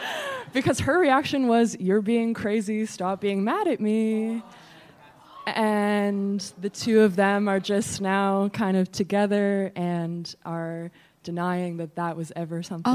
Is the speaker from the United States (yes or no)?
yes; New York, United States; I'm from New York.